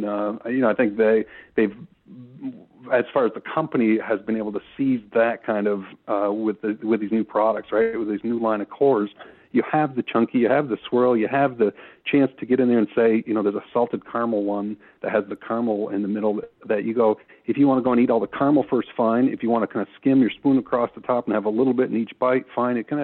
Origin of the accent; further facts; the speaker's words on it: Vermont, United States; just like we were raised to be in Vermont, Nate, as you know.